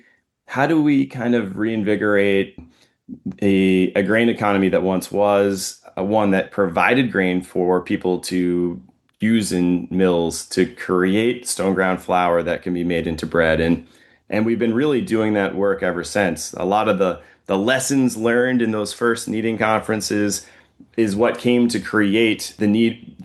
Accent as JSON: {"language": "English", "region": "Maine", "country": "United States", "tie": "born or raised there", "said": "I grew up in Aroostook County, where as among a group of a family that had grown potatoes on both sides of my family for a long time"}